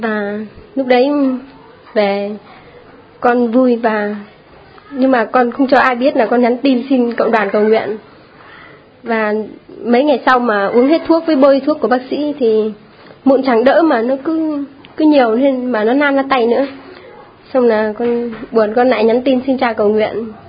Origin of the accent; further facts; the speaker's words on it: Nam Định, Vietnam; now in Hóc Môn, Vietnam; quê con ở ngoài Bắc. Thuộc gia xứ Trang Hậu, thân phận Bùi Chu.